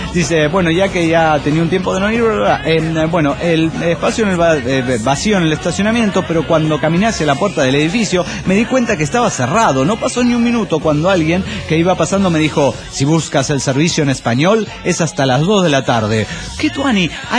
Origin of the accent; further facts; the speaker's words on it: Mexico; le dije que yo era de México